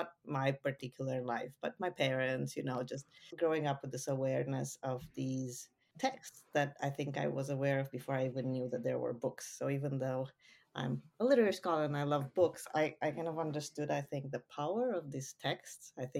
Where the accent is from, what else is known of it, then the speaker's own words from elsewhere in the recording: Romania; I was born in Romania in the 70s and grew up in the 80s in Ceausescu's Romania, which was probably one of the grimmest places in the socialist bloc in the 80s